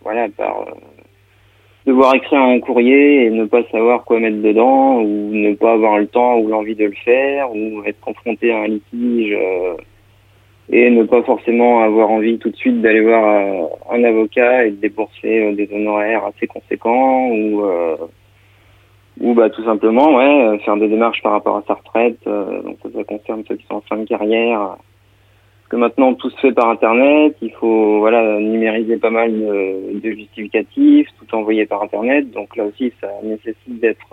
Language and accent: French; Montaigu, Pays de la Loire, France; donc je suis natif de Montaigu, j'ai fait quasiment toutes mes études à Montaigu, j'ai ensuite déménagé au Sable de l'Aude, toujours dans le cadre des études